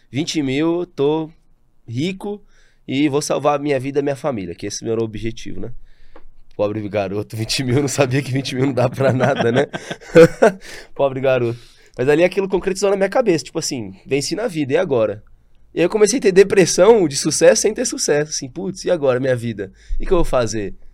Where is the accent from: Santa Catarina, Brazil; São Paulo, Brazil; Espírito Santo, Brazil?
São Paulo, Brazil; Eu tenho 26 anos, né? Vim do interior de São Paulo.